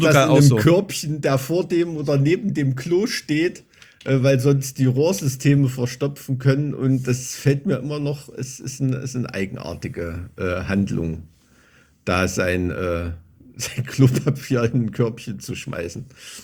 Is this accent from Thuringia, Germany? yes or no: yes; Weimar, Thuringia, Germany; Deshalb kennen die auch alle Weimar, wo ich herkomme. Dieses ist eigentlich Nest, ne?